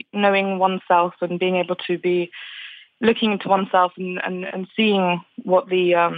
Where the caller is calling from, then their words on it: London, United Kingdom; I'm calling from London.